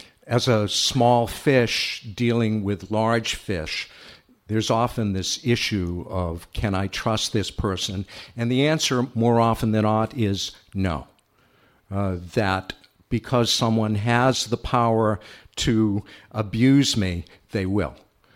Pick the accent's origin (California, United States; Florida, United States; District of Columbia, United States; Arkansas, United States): California, United States; Los Angeles; I'm also from the Nexus of Mistrust, L.A., and I work in the nexus of businesses, the entertainment business.